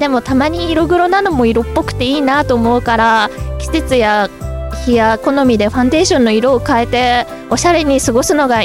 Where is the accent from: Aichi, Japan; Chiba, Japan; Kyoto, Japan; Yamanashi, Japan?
Aichi, Japan; Nagoya; now in Tokyo, Japan; 名古屋出身で東京に上京して一人暮らしをしてます。